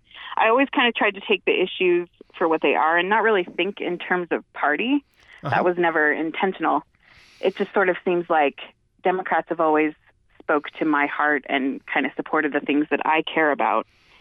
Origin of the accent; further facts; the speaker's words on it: Pocatello, Idaho, United States; I'm a former ISU student. I was born and raised in Pocatello, so I've lived here now for 38 years.